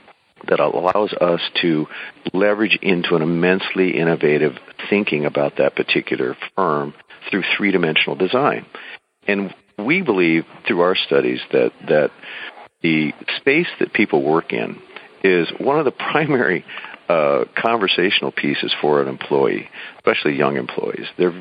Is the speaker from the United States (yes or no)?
yes; Midwest, United States; born there; moved away as an adult; now in San Diego, United States; I am Caucasian. I was born in the Midwest and migrated to San Diego 30 years ago.